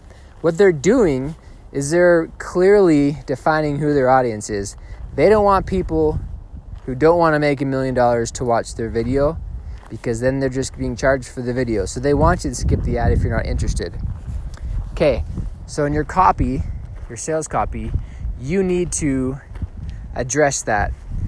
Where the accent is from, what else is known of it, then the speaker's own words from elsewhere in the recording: Boston, Massachusetts, United States; I grew up in the Boston area, so he was in Hingham, Massachusetts. He was a guy we like to follow growing up.